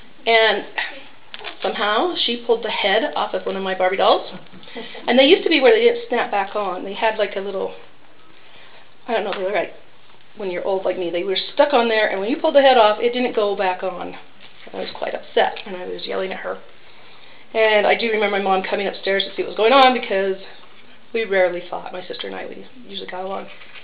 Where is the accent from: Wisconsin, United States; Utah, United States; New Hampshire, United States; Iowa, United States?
Utah, United States; Salt Lake City; I grew up in Salt Lake City. When 8 years of age, I was baptized in City Creek.